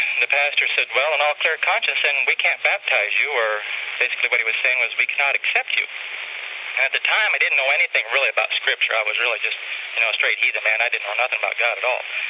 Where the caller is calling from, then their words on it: Iowa, United States; Yeah, I'm calling from Iowa.